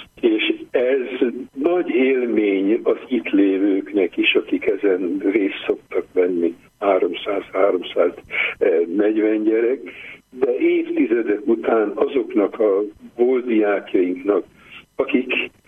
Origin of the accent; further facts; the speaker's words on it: Sopron, Győr-Moson-Sopron, Hungary; soproni vagyok, belvárosi gyerek voltam